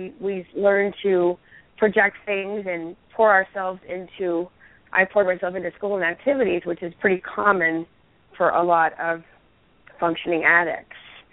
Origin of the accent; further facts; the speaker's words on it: Dallas, Texas, United States; I grew up in Dallas where I felt like I was supposed to look like a Dallas Cowboy cheerleader